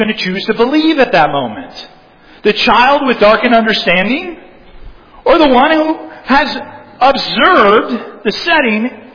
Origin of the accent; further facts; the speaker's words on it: California, United States; in my home state of California